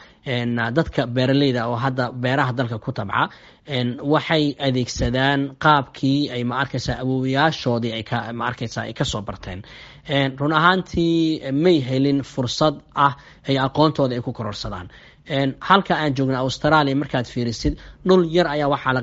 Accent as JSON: {"language": "Somali", "town": "Bariire", "region": "Lower Shabelle", "country": "Somalia", "tie": "born or raised there", "said": "maadaama aan ka soo jeedo qoys een beeraley ah waxaan ku dhashay aan ku soo barbaaray deegaan lagu magacaabo Bariire oo ka tirsan gobolka Shabeelaha Hoose"}